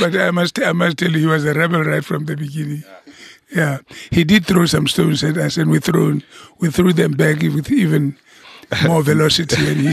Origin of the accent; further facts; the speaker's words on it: Kroonstad, Free State, South Africa; We lived, I mean, I grew up in Kroonstad, and there were so many of us, you know, families that were mixed, actually.